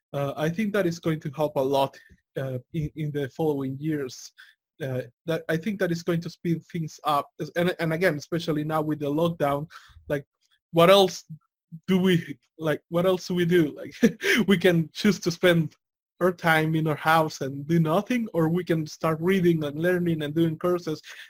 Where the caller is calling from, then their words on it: El Salvador; right now I'm here from El Salvador talking to you